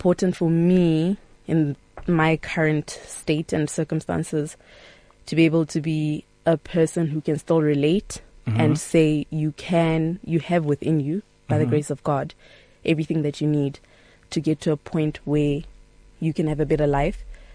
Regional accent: Northern Cape, South Africa; Well, I come from a village in the Northern Cape.

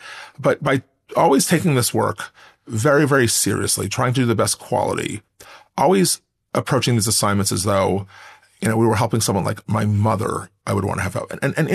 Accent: New York, United States; And I actually thought that even though I'm from New York, I even felt we had kind of a Midwestern, no-nonsense, scrappy culture

